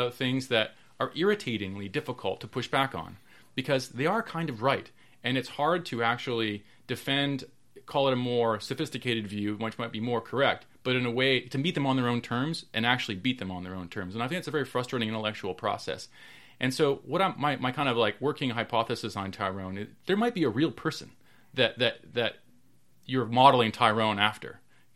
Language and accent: English; Canada; now in Ridgewood, United States; I live right now, I'm from Canada originally, but I live in a town called Ridgewood, New Jersey, which is a few towns over from the town you grew up in.